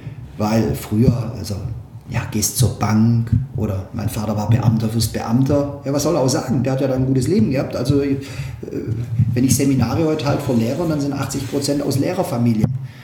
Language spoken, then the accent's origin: German; Backnang, Baden-Württemberg, Germany; ich komme aus Backnang, das ist so ein kleines Dorf.